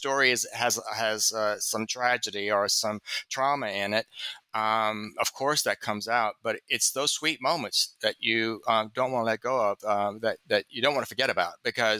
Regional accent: the South, United States; Because again, I'm a reader from the South, and I'm saying, yeah, that's right.

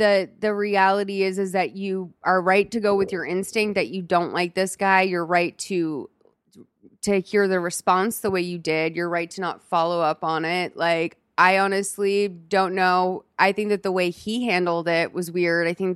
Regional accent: Boston, Massachusetts, United States; now in Los Angeles, United States; Like, I'm from Boston. Like, I live in LA.

